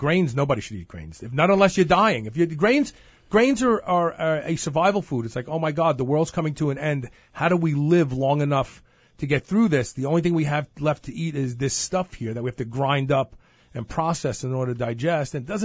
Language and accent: English; Brooklyn, New York, United States; Look, I'm from Brooklyn. We invented the curse words and then passed them around to all the other places.